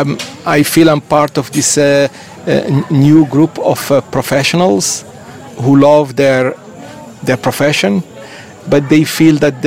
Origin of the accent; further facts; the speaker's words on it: Morocco; moved away as an adult; now in India; I am Moroccan, born and raised in Morocco.